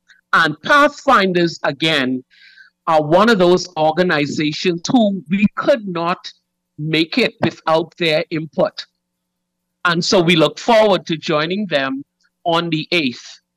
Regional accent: Grand Bahama, Bahamas; we in Grand Bahama are equally excited to celebrate Youth Month

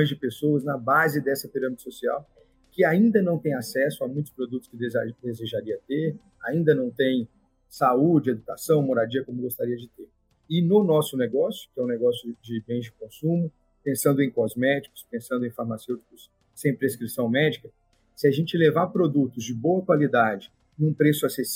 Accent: Lagoa Santa, Minas Gerais, Brazil; born there; eu também nasci em uma cidade do interior de Minas, nasci em Lagoa Santa.

